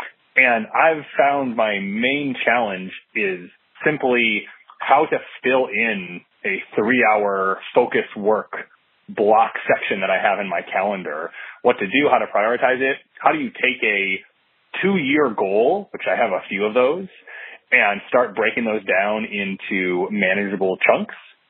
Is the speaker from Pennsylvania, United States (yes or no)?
no; Arlington, Virginia, United States; I'm from Arlington, Virginia.